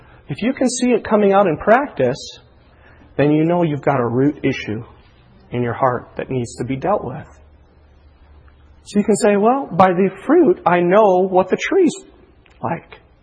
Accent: Chicago, Illinois, United States; Go to Chicago, my hometown.

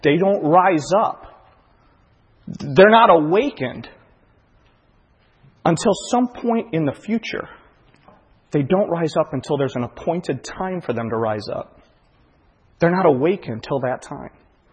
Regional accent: Kankakee, Illinois, United States; When I was a kid growing up, I went to a church in my hometown, Kankakee

